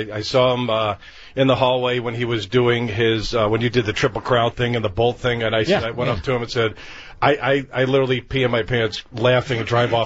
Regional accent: Des Plaines, Illinois, United States; I grew up in Des Plaines, so it was a good middle-class area.

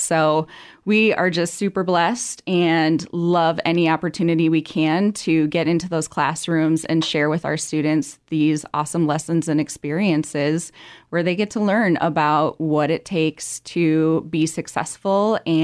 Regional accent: Minnesota, United States; Unfortunately, growing up in Southwest Minnesota, it wasn't something that we had.

